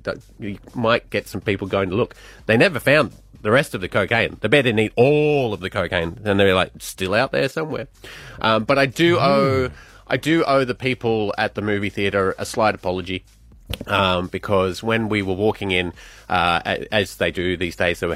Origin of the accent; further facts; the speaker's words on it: Scotland, United Kingdom; Well, I'm Scottish. It's different.